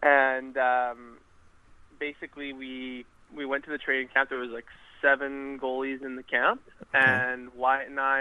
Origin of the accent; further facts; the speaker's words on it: Vancouver, British Columbia, Canada; Like, I'm originally from Vancouver, Canada, which you guys probably know more of about that.